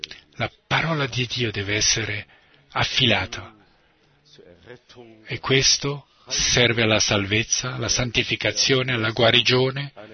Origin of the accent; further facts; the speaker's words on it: Philippines; Quando ero piccolo, in Filippine, c'è stata un'eclisse solare.